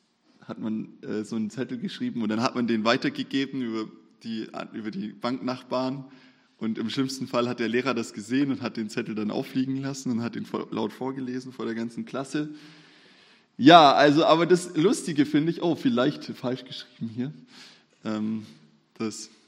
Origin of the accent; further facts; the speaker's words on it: Bavaria, Germany; da wo ich aufgewachsen bin in Bayern